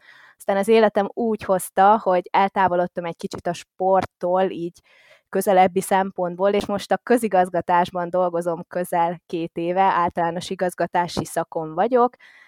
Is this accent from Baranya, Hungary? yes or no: yes; Pécs, Baranya, Hungary; hálás is vagyok, hogy sportközösségben nőttem föl csapat sportban, ezt azért hangsúlyozom, mert akkoriban itt Pécsen